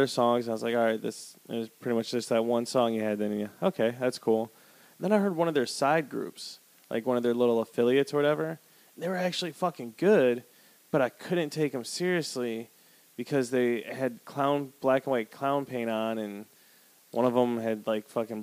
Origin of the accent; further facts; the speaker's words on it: Wisconsin, United States; I know that because I'm from Wisconsin, so we had Faygo soda